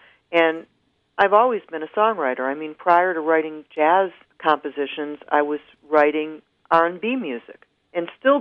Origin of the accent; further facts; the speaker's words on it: Detroit, Michigan, United States; So I was flying home from Los Angeles back to my hometown, Detroit, and I had a martini on the airplane